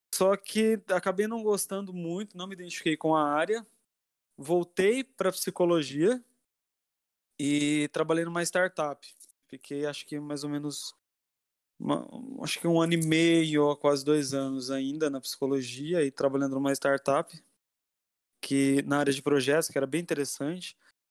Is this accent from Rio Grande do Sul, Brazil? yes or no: no; Campinas, São Paulo, Brazil; Sou do interior de São Paulo, na cidade de Campinas, e estou aqui em São Paulo trabalhando nessa área mais ou menos uns 2 anos e meio.